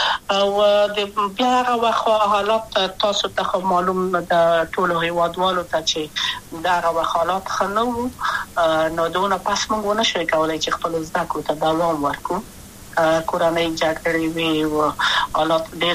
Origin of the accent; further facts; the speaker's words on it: Kabul, Afghanistan; also born or lived in Wardak; د کابل په تخت پل سیمه کې یم او لویا شویم کابل کې